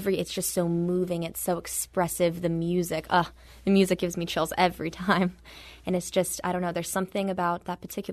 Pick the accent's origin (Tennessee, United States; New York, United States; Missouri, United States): Missouri, United States; St. Louis; also born or lived in Houston; So I grew up in St. Louis all throughout my life. And then my junior year of high school, so when I was about 17 years old, I moved to Houston.